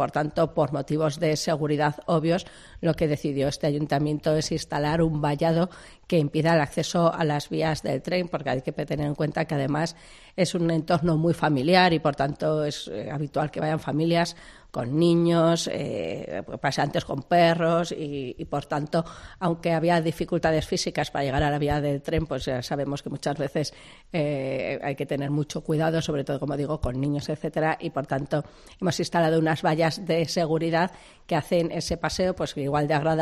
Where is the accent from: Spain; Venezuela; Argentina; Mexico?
Spain; Teruel, Aragon; yo que soy de Teruel de toda la vida y he vivido por esa zona